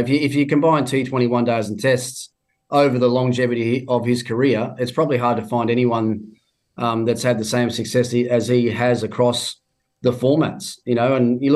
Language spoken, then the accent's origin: English; Tasmania, Australia; And even in my home state, I go down to Tassie and do a wine show in Launceston and a wine show in Hobart